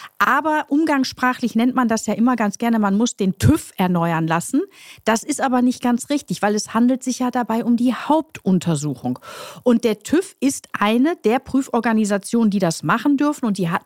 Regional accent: North Rhine-Westphalia, Germany; Ihr wisst, ich komme aus dem Ruhrpott

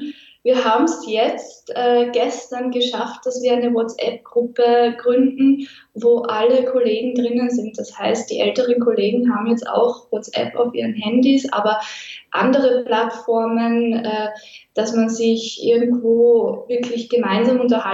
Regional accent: Styria, Austria; Ich komme aus Österreich, aus der Steiermark.

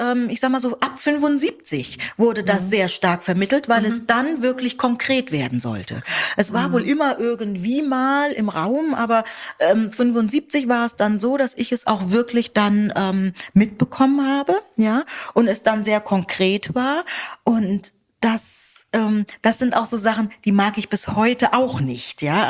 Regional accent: Buxtehude, Lower Saxony, Germany; also born or lived in Nigeria; Oder bei uns in Buxtehude, wir hatten so einen kleinen Schrebergarten und dort im Garten zu essen, das war für uns immer das Größte

